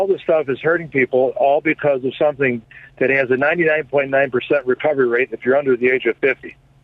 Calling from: South Elgin, Illinois, United States; from South Elgin.

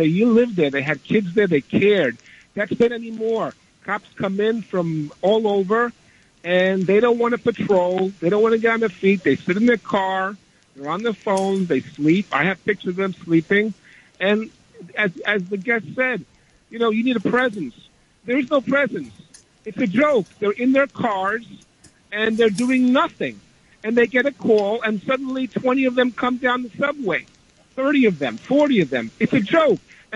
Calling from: Queens, New York, United States; I'm calling from Queens.

